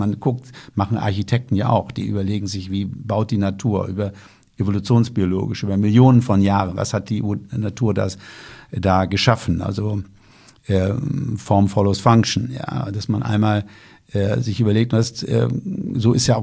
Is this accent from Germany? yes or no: yes; Lower Saxony, Germany; Ich komme ja aus der Lüneburger Heide